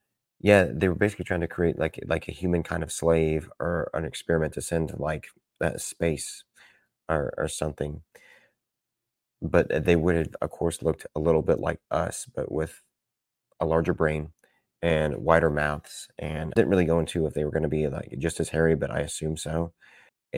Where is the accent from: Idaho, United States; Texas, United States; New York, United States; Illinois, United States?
New York, United States; this took place in my home state of New York.